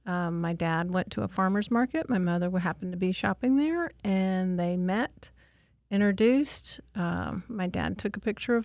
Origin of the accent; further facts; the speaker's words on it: Detroit, Michigan, United States; born there; Originally, I was born out just outside of Detroit.